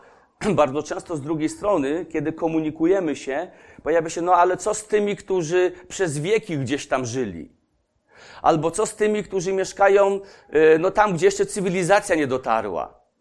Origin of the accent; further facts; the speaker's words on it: Kozienice, Masovian Voivodeship, Poland; bo ona dotarła do kozienic, skąd pochodzę